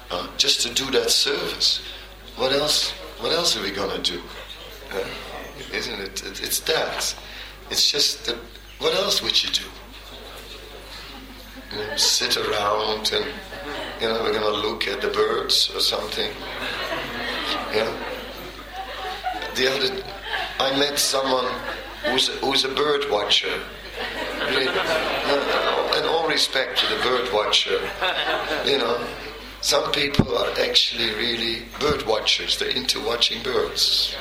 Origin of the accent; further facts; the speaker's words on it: Netherlands; English is a second language; I grew up on boats, you know. I could swim before I could walk, and I could sail a boat because I'm from Holland.